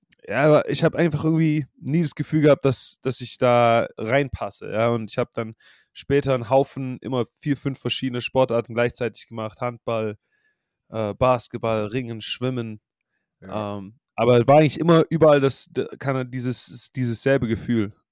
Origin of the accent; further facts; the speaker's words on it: Stuttgart, Baden-Württemberg, Germany; Also ich bin in Stuttgart geboren, in Stuttgart aufgewachsen, aber dann irgendwann als Teenager so 20 Minuten raus aus der Stadt gezogen. Und da, also für mich war das, ich habe das als Dorf empfunden.